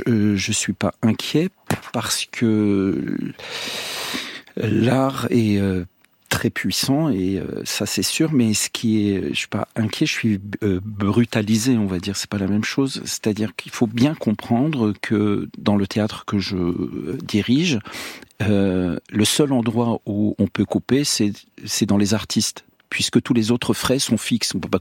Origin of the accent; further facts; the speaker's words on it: Lebanon; moved away; Voilà, moi je suis Libanais, mais je suis pas le même Libanais que celui qui n'a jamais quitté le Liban.